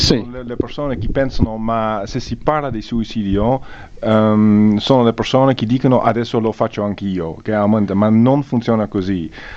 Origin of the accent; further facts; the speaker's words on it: Netherlands; Italian is a second language; sono nato e cresciuto in Olanda, ho scritto il libro in olandese